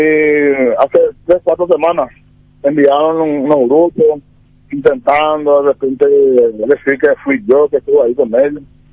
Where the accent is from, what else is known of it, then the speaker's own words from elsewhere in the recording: Pedro Juan Caballero, Amambay, Paraguay; Soy crecido, nací y me crié aquí en Pedro Juan Caballero